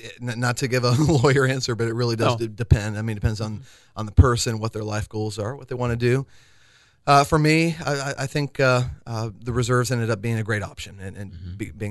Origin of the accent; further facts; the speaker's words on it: Florida, United States; now in Enid, United States; but I'm originally from Florida